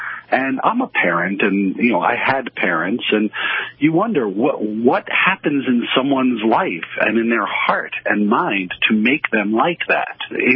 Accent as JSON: {"language": "English", "town": "New York City", "region": "New York", "country": "United States", "tie": "born or raised there"}